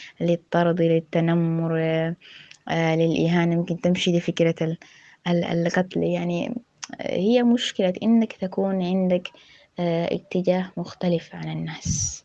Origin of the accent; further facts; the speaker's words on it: Sudan; هو الفكرة دي موجودة في طريقة تفكيرنا بشكل عام كسودانيين